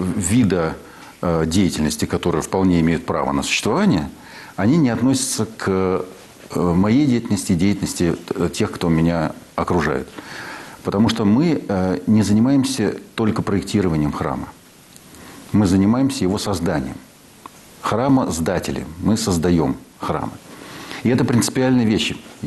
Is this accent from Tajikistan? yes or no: no; Moscow, Russia; Так как я москвич, то и в Когалым я поехал добровольно. После института и отслужив в армии, мне не захотелось сидеть в Москве